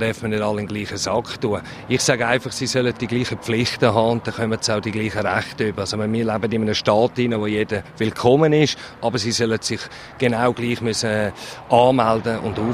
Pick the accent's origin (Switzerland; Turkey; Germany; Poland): Switzerland; wir einfach als Schweizer das nicht mehr annehmen können, dass man mit uns so umgeht